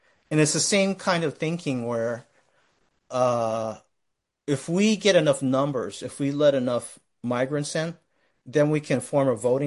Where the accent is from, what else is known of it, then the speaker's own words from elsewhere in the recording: United States; So there's multiple factors, but I see Japanese, you know, and I'm Japanese American, right? Let me tell you, James, even me having two Japanese American parents, and then their parents came from Japan, right?